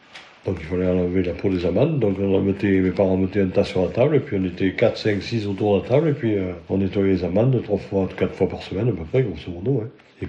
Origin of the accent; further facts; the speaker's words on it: Avignon, Provence-Alpes-Côte d'Azur, France; born there; Je suis né à Avignon et mes parents habitaient à Chiné. J'ai fait mes premiers pas là-bas jusqu'à l'âge de 6 ans et demi.